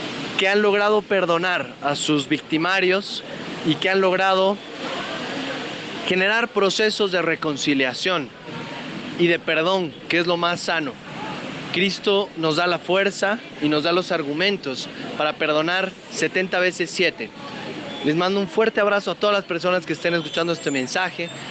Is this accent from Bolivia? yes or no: yes; Bolivia; moved away as an adult; now in Bogotá, Colombia; Yo soy boliviano, estoy viviendo acá hace ya casi un año